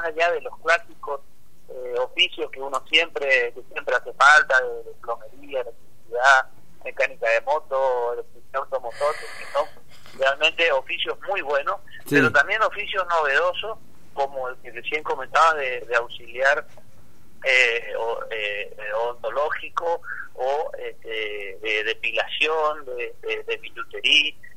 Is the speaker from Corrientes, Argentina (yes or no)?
yes; Goya, Corrientes, Argentina; now in Corrientes, Argentina; Soy goyano y la verdad que, bueno, cada vez que vengo a Goya después me cuesta volver a Corrientes, digo la verdad. Me gusta mucho mi ciudad, y sigo siendo goyano, por supuesto.